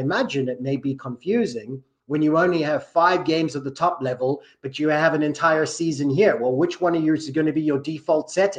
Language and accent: English; South Africa; obviously, as a South African, I'm partial to it, though.